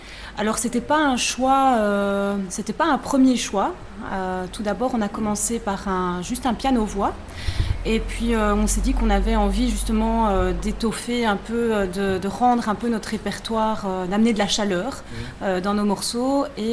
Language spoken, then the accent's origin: French; Florenville, Wallonia, Belgium; On est d'ici, on est de Florentville, oui.